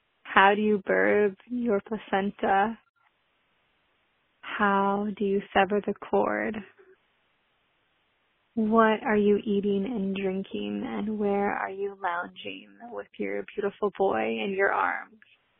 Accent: Washington, United States; I am from Washington State.

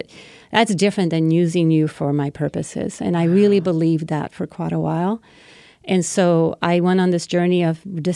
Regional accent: Puerto Rico; now in United States; So I grew up in Puerto Rico, number 6 of 7 children, raised by my single mom.

